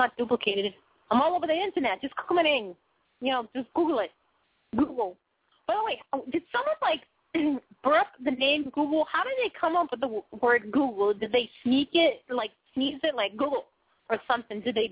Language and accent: English; Boston, Massachusetts, United States; accent: Boston; I'm from Boston. Even though I can't really stereotype everyone from Boston